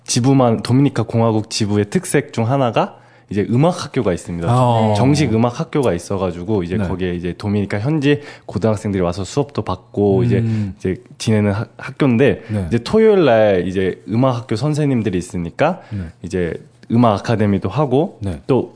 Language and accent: Korean; South Korea; 이제 한국에서 왔는데 한국에서 온 자원봉사자들인데